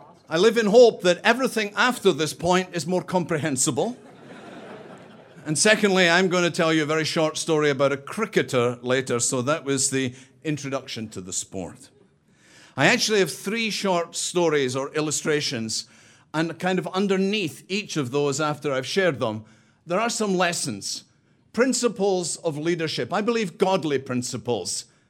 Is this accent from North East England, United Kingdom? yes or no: no; Scotland, United Kingdom; now in Chicago, United States; before people realize from the accent that I really do not originate from Chicagoland, and I'm Scottish.